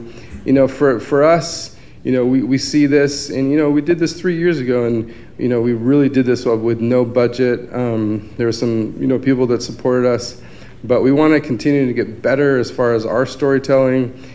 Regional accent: United States; growing up in the States, kind of having this narrative that was shaped, you know, just growing up in this culture

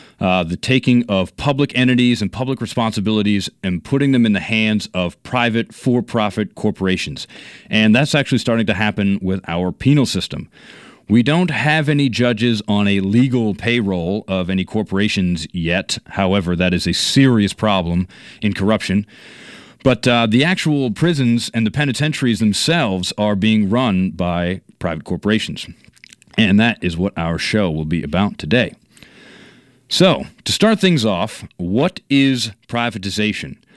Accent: Maine, United States; I'm from Maine. I have a liberal arts degree, in political science, and I attended the University of Southern Maine for economics and mathematics.

